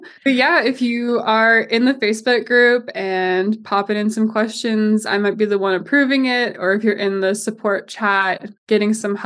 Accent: Oregon, United States; now in Utah, United States; I'm an elopement and seniors photographer based in Utah. I grew up in Oregon

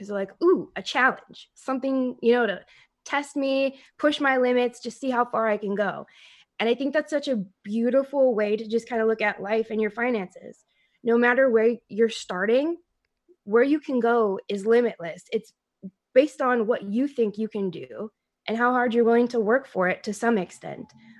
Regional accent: Minneapolis, Minnesota, United States; now in California, United States; Because I grew up in Minneapolis, and I used to dream about living in California.

